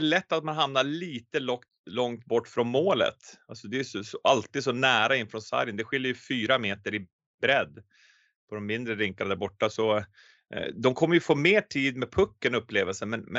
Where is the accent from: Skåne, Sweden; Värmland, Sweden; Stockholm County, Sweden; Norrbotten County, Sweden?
Norrbotten County, Sweden; mina stora idoler när jag var ung där uppe i Norrbotten på 70-80-talet.